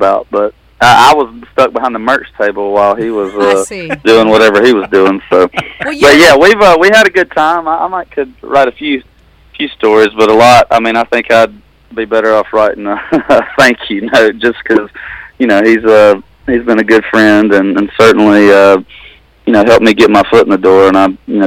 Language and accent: English; Georgia, United States; I'm from South Georgia